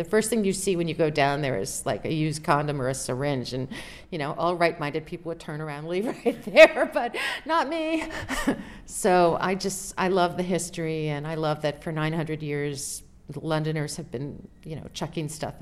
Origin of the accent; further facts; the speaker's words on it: New York City, New York, United States; also born or lived in Princeton, New Jersey; my husband Paul and I moved from Princeton, New Jersey, where he teaches, into New York City 3 years ago. I'd grown up in New York, and so it was a homecoming for me.